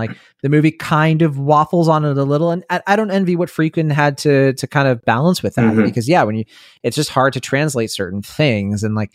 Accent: United States; Sure, I'm an American. Well, I pay my taxes

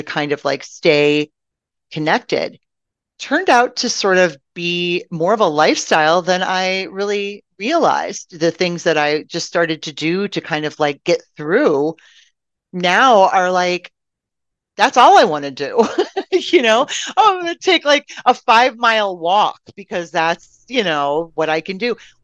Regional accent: Michigan City, Indiana, United States; And I grew up in Michigan City, Indiana. And we got all the Chicago channels.

